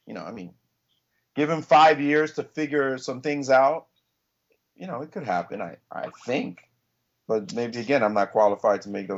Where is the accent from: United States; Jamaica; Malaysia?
Jamaica; Now, I have also gone down to Jamaica to help coach the players, to promote chess down there, and it's my home country.